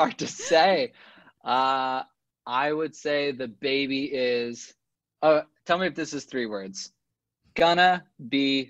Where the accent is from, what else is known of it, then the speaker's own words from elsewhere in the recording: Los Angeles, California, United States; Yeah, I'm from LA.